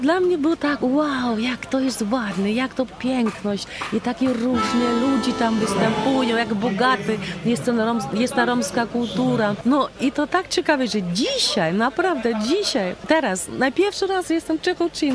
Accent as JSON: {"language": "Polish", "region": "Berlin", "country": "Germany", "second_language": "Polish", "said": "z Berlina, zespół"}